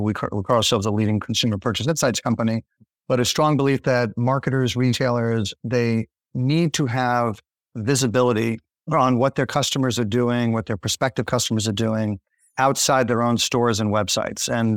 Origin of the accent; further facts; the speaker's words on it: New Jersey, United States; now in Mamaroneck, United States; I am originally from New Jersey. I live in Mamaroneck, New York, which is in Lower Westchester County.